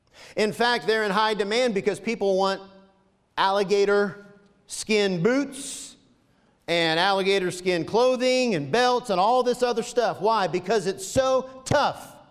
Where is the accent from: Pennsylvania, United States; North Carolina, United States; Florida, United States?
Florida, United States; Because I'm from Florida.